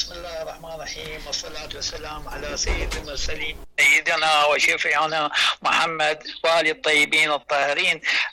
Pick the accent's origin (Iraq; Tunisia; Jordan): Iraq; Kut, Wasit; من العراق، الكوت، مدينة الكوت.